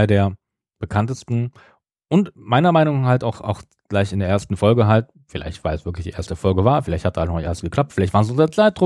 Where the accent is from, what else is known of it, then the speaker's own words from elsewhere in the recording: West Germany, Germany; Also hier zumindest da, wo ich groß geworden bin, hier in Westdeutschland.